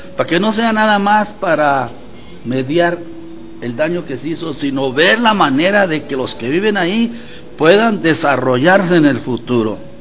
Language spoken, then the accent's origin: Spanish; Baja California, Mexico; Que allá en mi tierra, yo soy baja californiano, allá tiembla mucho también